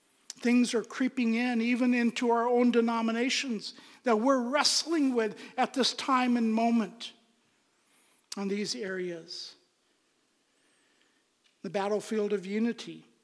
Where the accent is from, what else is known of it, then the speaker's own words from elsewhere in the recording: Pakistan; I'm from Pakistan.